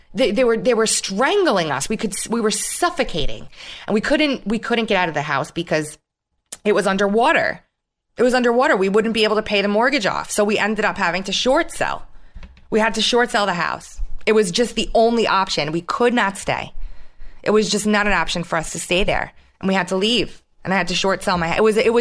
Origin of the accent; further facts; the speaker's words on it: New York, United States; I grew up in New York. I lived my entire life there. It's my home state. I never went anywhere else. I lived in New York. I lived in Brooklyn. I lived in Queens. I lived upstate. I lived on Long Island.